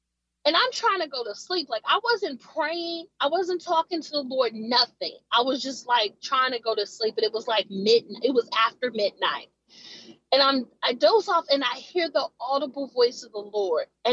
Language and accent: English; United States; I've traveled 2/3 of this country. I'm not afraid to travel or anything, but, you know, I'm an American.